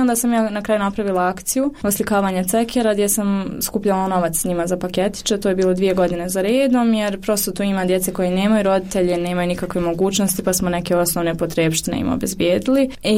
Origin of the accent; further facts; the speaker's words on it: Sarajevo, Federation of Bosnia and Herzegovina, Bosnia & Herzegovina; ja sam ipak iz Sarajeva